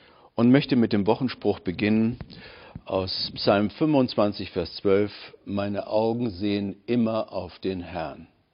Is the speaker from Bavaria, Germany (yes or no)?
no; Lower Saxony, Germany; sozusagen aus meiner Heimat in Niedersachsen